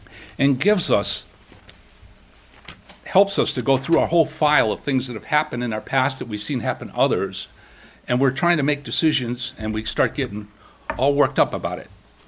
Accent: Massachusetts, United States; I went back to where I grew up in central Massachusetts. You probably can tell by my accent.

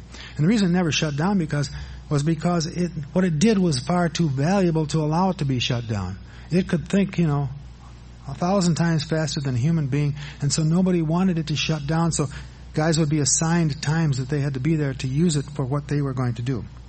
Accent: Madison, Wisconsin, United States; I attended the University of Wisconsin-Madison. I grew up in Madison, so it was just to get on the bus, give my dime to the bus driver, and ride across town.

